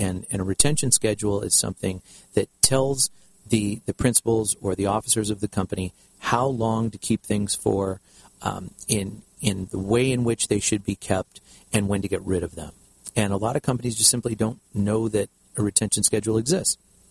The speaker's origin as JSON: {"language": "English", "town": "Seal Beach", "region": "California", "country": "United States", "tie": "born or raised there", "said": "Yes, I was born and raised in Seal Beach, so I'm an Orange County native, and went away to school for a few years at the University of Wisconsin, and then came home"}